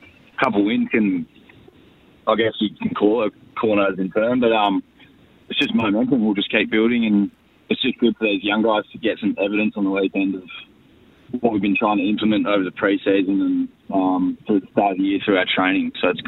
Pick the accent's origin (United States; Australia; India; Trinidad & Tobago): Australia; Padbury, Western Australia; I'm from Padbury. I'm a little bit of a bogan deep down myself.